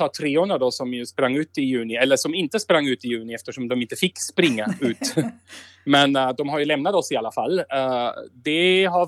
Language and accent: Swedish; Austria; first language German; Swedish is a second language; Ja, lite engelska och svenska kan jag väl också, ja. Jo, alltså, tyskan är ju för att jag är från Österrike.